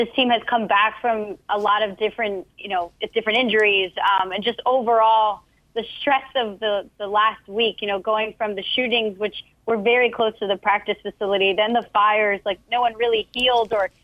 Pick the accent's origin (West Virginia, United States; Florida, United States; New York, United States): New York, United States; New York City; I come from New York City and I've had my own experiences with, you know, things that have happened.